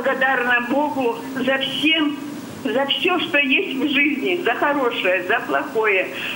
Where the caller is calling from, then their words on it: Novorossiysk, Krasnodar Krai, Russia; я из Новороссийска.